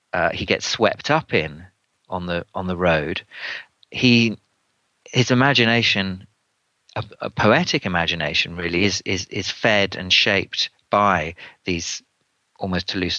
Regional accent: London, United Kingdom; Sorry to be so parochial as a Londoner myself.

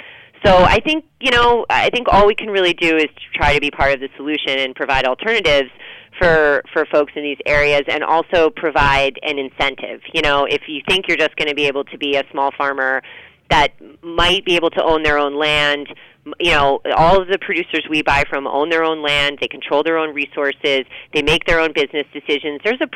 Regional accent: New England, United States; you know, I'm from New England and was more familiar with fruit farms

